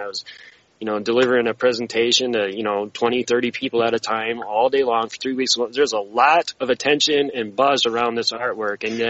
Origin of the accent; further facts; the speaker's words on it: Grand Rapids, Michigan, United States; So it's an art competition in my hometown, Grand Rapids, Michigan.